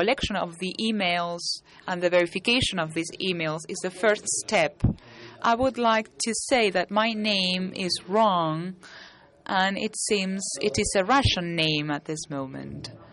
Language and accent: English; Colombia; Good morning. … from Colombia.